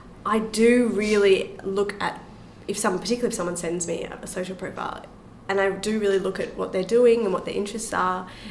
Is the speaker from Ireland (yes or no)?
no; Australia; I'm from Australia, of course not.